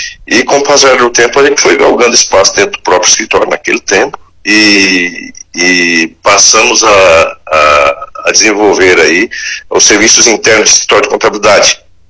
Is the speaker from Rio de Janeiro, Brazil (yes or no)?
no; Paranavaí, Paraná, Brazil; Eu sou natural aqui da nossa cidade de Paranavaí, Paraná. Nasci em Paranavaí, morei um pouquinho na cidade vizinha de Itambuara. E depois a gente fixou residência aqui em Paranavaí, lá nos anos 80, né?